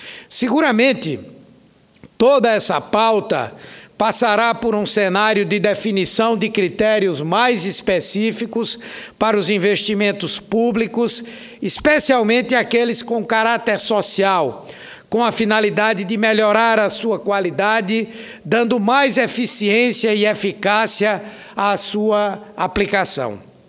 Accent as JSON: {"language": "Portuguese", "region": "Northeast Region", "country": "Brazil", "said": "eu, como nordestino, recuso-me a aprovar uma proposta como essa"}